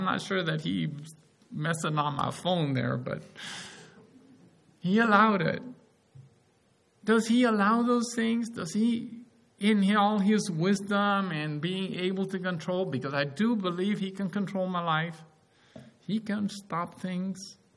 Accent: Mexico; I come from Mexico, you know.

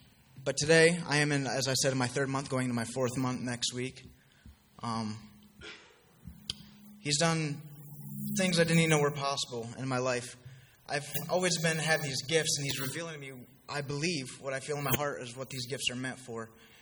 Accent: United States; As I said, I am a Tioga County native. The basic story for, as you all know, growing up in Tioga County, had a great family, still have a great family.

